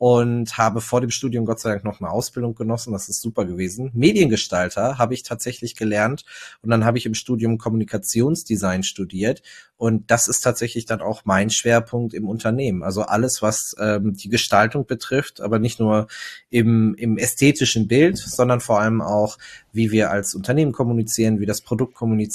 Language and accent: German; North Rhine-Westphalia, Germany; ich bin ein Kind des Ruhrgebiets. Wir sitzen in Duisburg und ich bin 33 Jahre alt